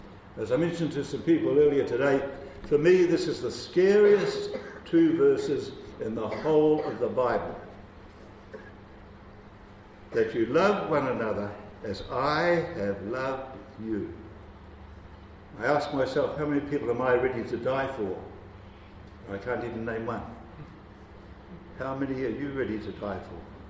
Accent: New Zealand; Now, as a New Zealander, of course, I think

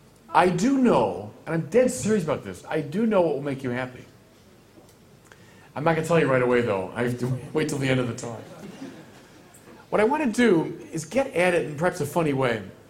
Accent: Chicago, Illinois, United States; this is a descendant of something which began in Chicago, my hometown.

